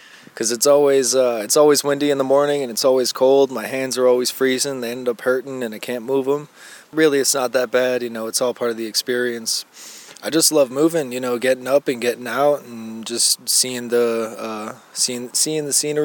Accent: Buffalo, New York, United States; now in Houston, United States; I'm from Houston, Texas, originally from Buffalo, New York. I'm 21 years old.

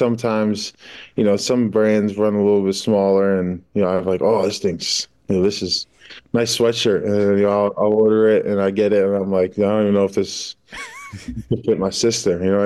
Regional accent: Connecticut, United States; I grew up in Connecticut.

